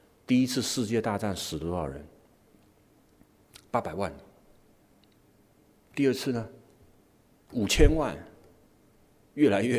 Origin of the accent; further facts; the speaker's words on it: China; 我们中国人